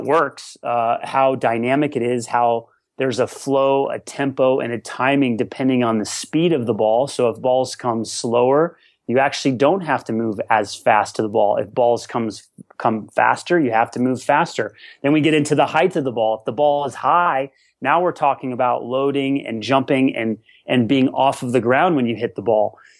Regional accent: Colorado, United States; growing up in Colorado, high altitude

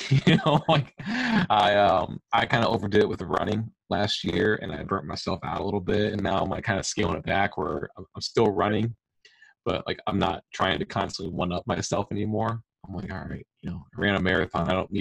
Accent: Illinois, United States; It's interesting, because I grew up in Illinois, where it's very flat and there's not like any elevation change. And then I moved down to Tennessee

